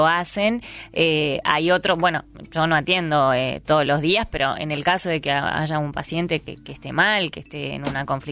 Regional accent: Uruguay; also born or lived in Brazil; Nací en Brasil, sí, pero fue casual.

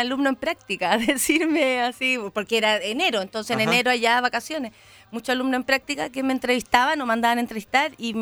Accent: Chile; yo soy muy invasiva en cierto punto como chilena.

